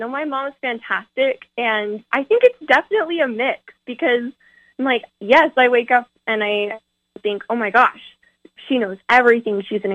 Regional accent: Orem, Utah, United States; I want to be Miss Orem because it's my hometown. It's where I went to high school.

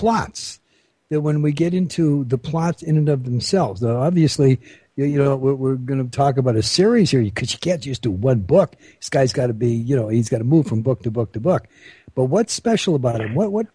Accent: Bell, California, United States; I was brought up in Los Angeles. As a matter of fact, I came from, and most people are getting the idea here, the most famous city in Southern California.

